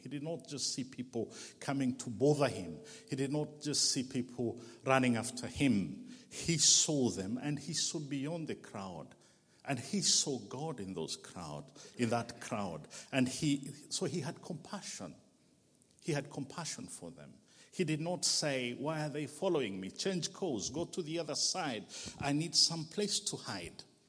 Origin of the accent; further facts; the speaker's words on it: Rwanda; I'm from Rwanda. I've been here for the last 2 days